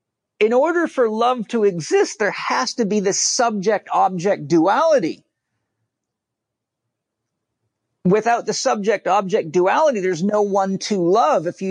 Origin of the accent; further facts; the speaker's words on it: Australia; And as an Australian, you know that when you throw a boomerang out, it comes back to the point that it started its journey on.